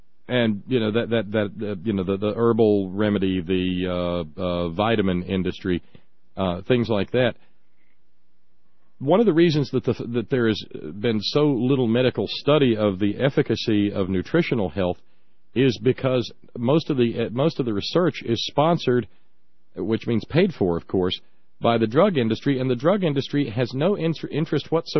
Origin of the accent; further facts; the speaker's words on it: the South, United States; And being the Southerner that I am, Preston